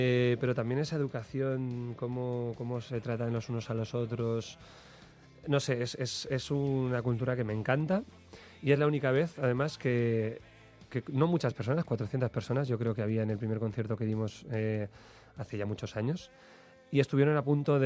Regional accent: northern Spain, Spain; me encanta desde el gaditano hasta el vasco, que yo soy un norteño

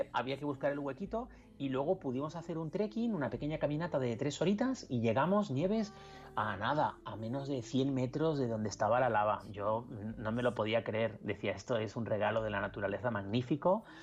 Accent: Canary Islands, Spain; Yo soy canario

